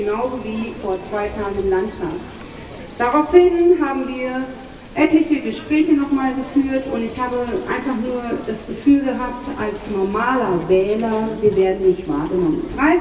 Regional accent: Hesse, Germany; ich komme aus Waldeck-Frankenberg

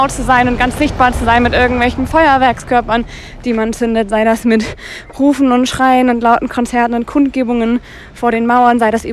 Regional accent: Halle, Saxony-Anhalt, Germany; Ich bin nämlich in Halle aufgewachsen

